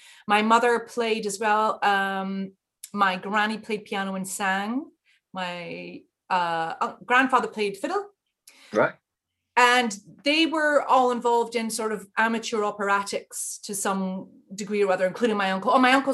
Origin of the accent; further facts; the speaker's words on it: Dundee, Scotland, United Kingdom; born there; Well, I was born in Dundee.